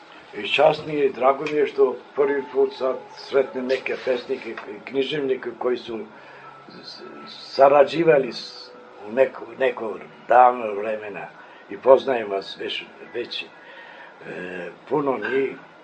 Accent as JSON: {"language": "Serbian", "town": "Pristina", "region": "Pristina District", "country": "Kosovo", "said": "Ja dolazim iz Prištine"}